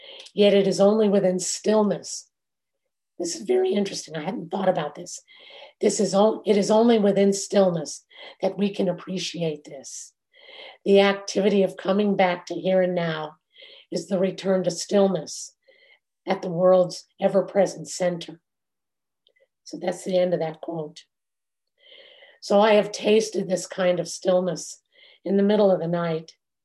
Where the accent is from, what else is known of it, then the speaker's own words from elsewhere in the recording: Florida, United States; I grew up in South Florida, so I remember vividly when the center or the eye of the hurricane was passing over.